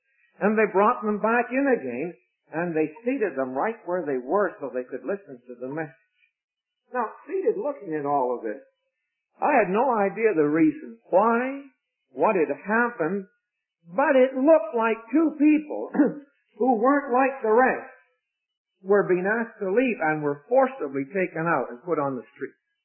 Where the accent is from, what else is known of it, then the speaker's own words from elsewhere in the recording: Vancouver, British Columbia, Canada; I came as a Canadian delegate from Vancouver.